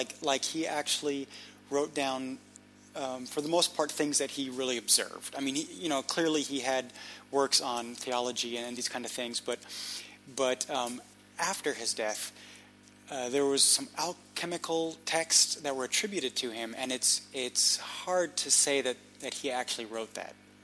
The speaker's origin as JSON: {"language": "English", "town": "Munich", "region": "Bavaria", "country": "Germany", "tie": "born or raised there", "second_language": "English", "said": "when I grew up in Munich"}